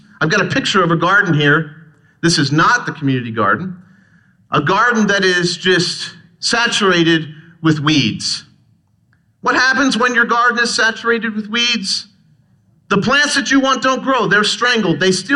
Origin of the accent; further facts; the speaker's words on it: Pennsylvania, United States; Now, where I grew up in Pennsylvania, the German family that I had, the Germans are a part of my family, they did actually harvest dandelion and they made salad.